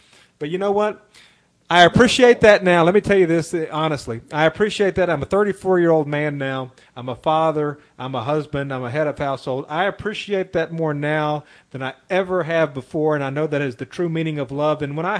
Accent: the South, United States; born there; When I was growing up, I was born in 1980 in the South, and spare the rod and spoil the child was still very much the way of the world

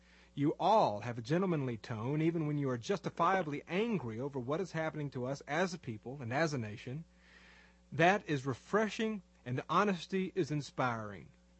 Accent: Chicago, Illinois, United States; Even though I'm a Yankee from Chicago, otherwise known as Obamaland, I love and admire all cultures which have grown out of European civilization.

